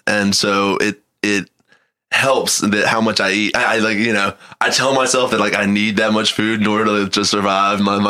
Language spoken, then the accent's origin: English; Columbia, South Carolina, United States; Originally from Columbia, South Carolina.